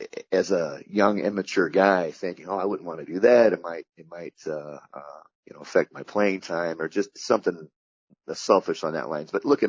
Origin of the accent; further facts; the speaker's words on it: Westmore, Illinois, United States; have the really close personal relationships that you do with people and their families like we did growing up in Westmore.